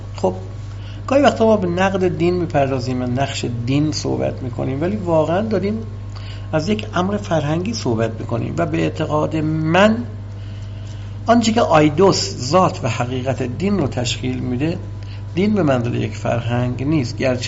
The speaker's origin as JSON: {"language": "Persian", "country": "Iran", "said": "اینکه من ایرانی هستم و نه یک فرانسوی و نه یک اروپایی و یا یک آمریکایی یا آفریقایی بخشی از فکتیسیتی منه"}